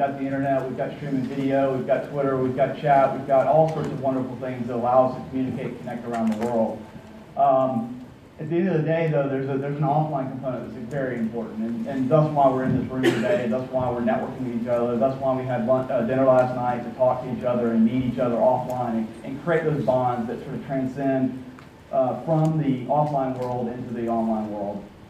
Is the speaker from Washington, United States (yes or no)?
no; Atlanta, Georgia, United States; I grew up in Atlanta, I went to school in Atlanta. I've had quite a number of businesses here in Atlanta, and I've been very rooted in the community.